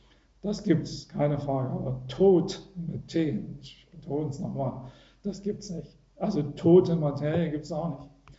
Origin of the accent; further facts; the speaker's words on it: Saxony, Germany; ich bin aus Sachsen, gell? Ich muss sagen, in Sachsen sagen sie alle tot, gell?